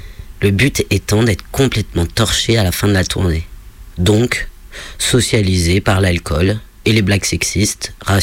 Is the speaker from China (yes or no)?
no; France; Là où j'ai grandi, dans une France tradie, ça fête les conscrits l'année du brevet.